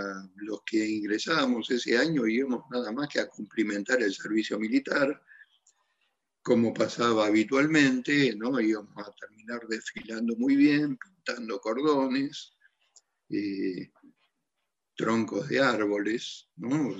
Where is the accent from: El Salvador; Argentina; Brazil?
Argentina; Bernal, Buenos Aires Province; Yo me crié y vivo en Bernal, un típico barrio de clase media